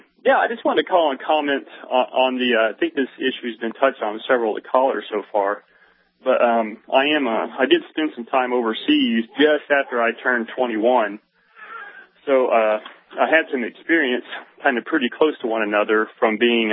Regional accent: United States; Because in my view, as an American, I am in the armed forces.

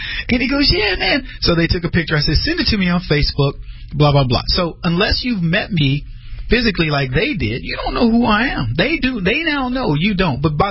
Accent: Texas, United States; I said, where are you from? Oh, we're from Texas. I said, well, that's where I'm from.

